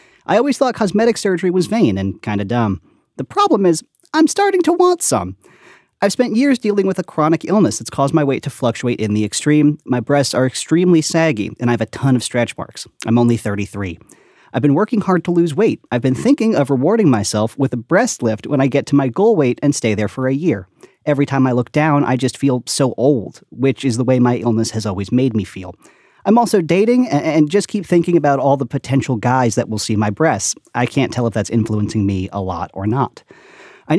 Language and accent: English; Long Island, New York, United States; born there; I was born on Long Island.